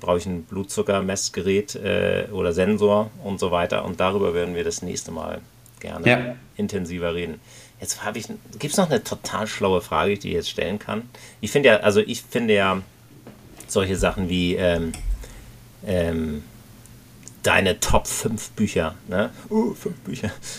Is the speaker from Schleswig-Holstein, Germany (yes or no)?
yes; Husum, Schleswig-Holstein, Germany; von einer Autorin aus Husum, wo ich herkomme.